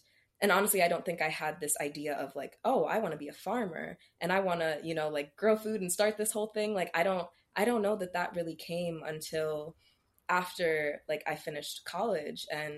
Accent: Detroit, Michigan, United States; born there; So I was born in Detroit, and there's just like a huge movement of urban ag and returning to the land there.

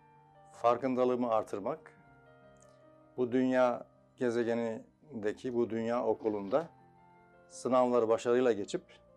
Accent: Burdur, Turkey; born there; 1955 Burdur doğumluyum.

